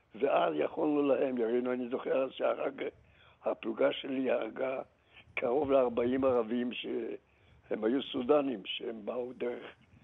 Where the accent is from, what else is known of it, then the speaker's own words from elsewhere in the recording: Jerusalem, Jerusalem District, Israel; אני זוכר את הימים הקשים שעברו על ירושלים, מאז שהילדותי. כשהגעתי ארצה בגיל 24, כשהייתי בן 4 בסך הכל, ב-1924, אז המאורעות הראשונות שצפיתי, זה היו מאורעות תרפ"ט בשכונת מקור חיים